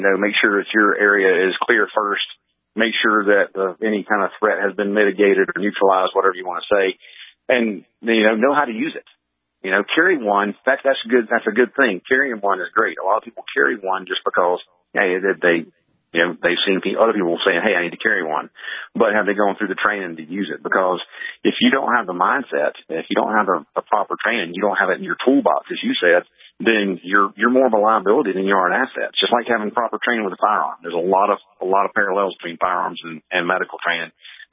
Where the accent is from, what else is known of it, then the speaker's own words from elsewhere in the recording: the South, United States; I grew up in the South where, pretty much, if somebody threatened your life, I guarantee you, not a lot of people would be willing to say